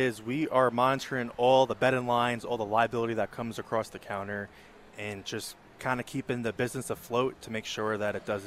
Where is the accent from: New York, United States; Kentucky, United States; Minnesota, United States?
New York, United States; now in Las Vegas, United States; I have family up there, okay. But I'm not. I'm from New York.